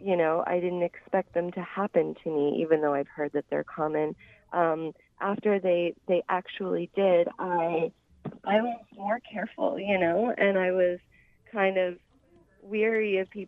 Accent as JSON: {"language": "English", "country": "Canada", "said": "I think maybe because we're both Canadian"}